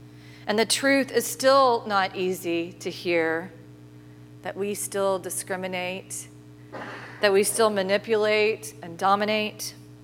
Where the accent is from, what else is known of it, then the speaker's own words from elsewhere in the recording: the South, United States; You know, I'm from the South.